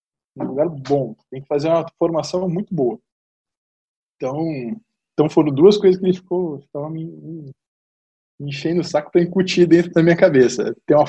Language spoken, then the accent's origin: Portuguese; São Paulo, Brazil; born there; Eu nasci em São Paulo, e quando eu tinha ali quase 5 anos